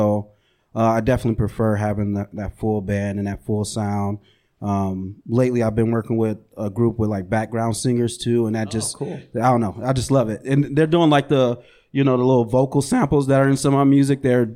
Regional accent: Flint, Michigan, United States; I'm from Flint and I went to like local things there

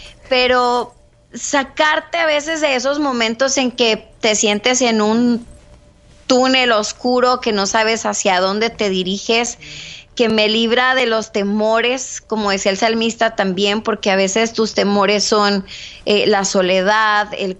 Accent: Ciudad Juárez, Chihuahua, Mexico; Mira, yo soy originaria de Ciudad Juárez, en México.

